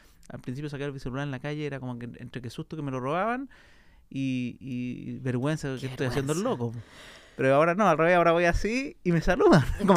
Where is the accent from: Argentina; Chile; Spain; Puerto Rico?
Chile; pero como en chileno, yo no seguía por lo menos en ese minuto a alguien que estuviera tratando de hacerla.